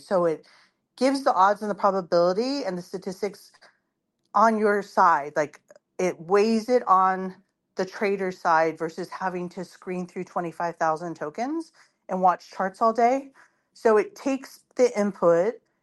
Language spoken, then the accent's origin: English; West Coast, United States; I'm from the West Coast. I'm usually on Pacific Standard Time.